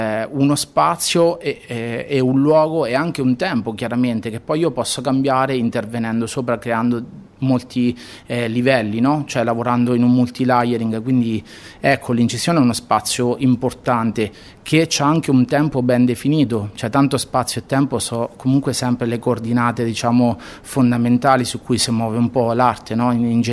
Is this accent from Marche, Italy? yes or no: yes; Marche, Italy; perché io comunque vengo dalle Marche e questo sicuramente è una cosa che porto dentro, cioè che mi ha formato